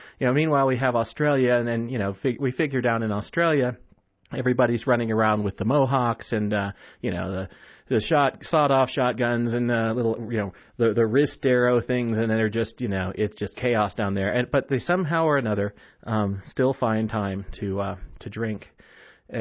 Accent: United States; And again, speaking as an American who, even if I was into sports, would only probably be into American sports.

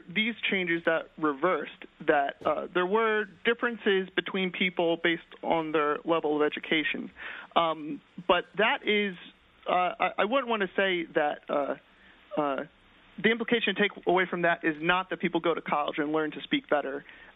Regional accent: Philadelphia, Pennsylvania, United States; Well, thank you. I'm from Philadelphia.

